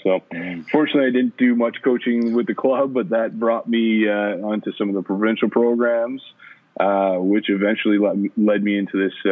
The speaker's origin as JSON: {"language": "English", "town": "Bracebridge", "region": "Ontario", "country": "Canada", "tie": "born or raised there", "said": "I grew up in Bracebridge, Ontario, Muskoka, as it's probably better known around Canada."}